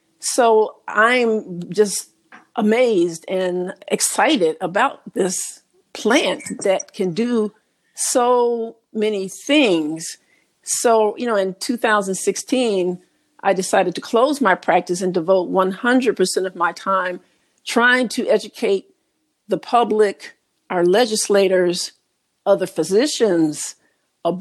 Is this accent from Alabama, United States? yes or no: no; Illinois, United States; moved away as an adult; Well, I'm originally from Illinois, and I was getting a little tired of the cold and increasing levels of snow in the winter times. So I came south to go to school.